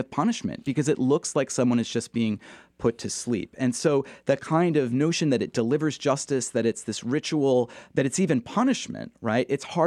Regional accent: Massachusetts, United States; I grew up the son of a criminal defense attorney. I grew up in Massachusetts, a state without the death penalty.

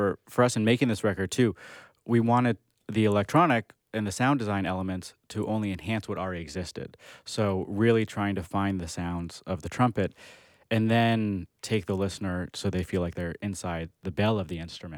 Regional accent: Seattle, Washington, United States; The community I grew up with in Seattle so strong

